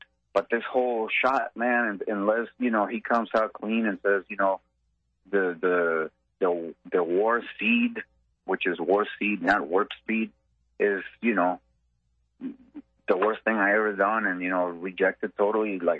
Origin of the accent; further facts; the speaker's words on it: New York, United States; Never really been a true Trump fan. I'm from New York.